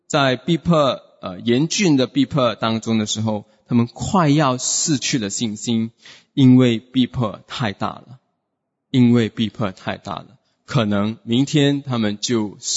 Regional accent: Singapore; 还是我们新加坡人很喜欢用的 this is my bro，

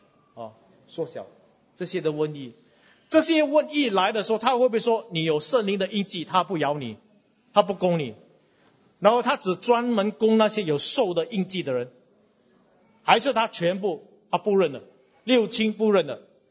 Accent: Singapore; 我们新加坡人经常都要被这个的蚊子叮一下啊

